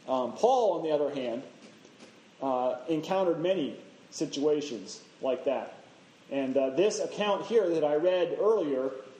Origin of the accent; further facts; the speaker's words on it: Juneau, Alaska, United States; I remember when I was growing up in Juneau, Alaska, I had all kinds of opportunity to go out on the water on a regular basis.